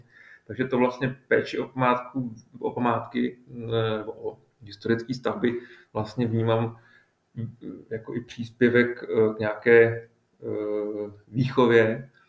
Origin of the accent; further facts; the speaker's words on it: Písek, South Bohemian Region, Czechia; also born or lived in Vienna; pocházím z Písku, kde teda i bydlím a taky myslím si, že to je malebné město